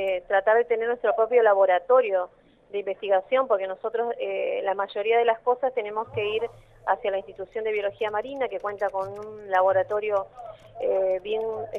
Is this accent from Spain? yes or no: no; Caleta Olivia, Santa Cruz, Argentina; desde acá de nosotros, de que somos de Caleta Olivia, hoy en Buenos Aires